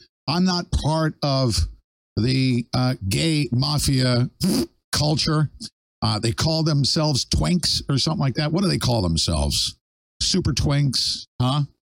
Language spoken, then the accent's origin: English; Cohoes, New York, United States; this guy's from my hometown in Cohoes, New York.